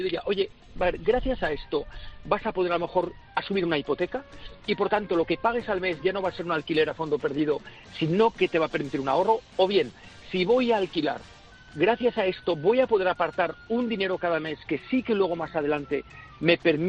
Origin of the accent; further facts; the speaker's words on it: Barcelona, Catalonia, Spain; Yo soy de Barcelona, Pilar